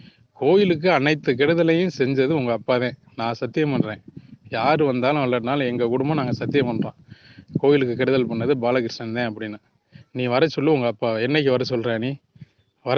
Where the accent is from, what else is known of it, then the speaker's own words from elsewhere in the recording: Marungur, Tamil Nadu, India; born there; எனக்கு நான் பிறந்த ஊர் எனக்கு எல்லாரையும் தெரியும்.